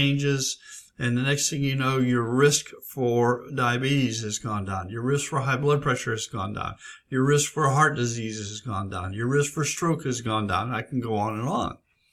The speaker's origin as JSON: {"language": "English", "region": "Pennsylvania", "country": "United States", "tie": "born or raised there", "said": "I used to live in Pennsylvania. I was born and raised in Pennsylvania."}